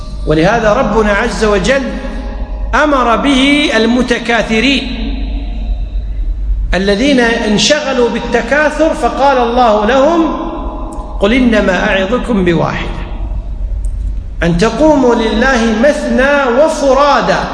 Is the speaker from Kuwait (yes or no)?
yes; Kuwait; ومثل ما يقول العامة عندنا في الكويت ما عندهم إلا الحش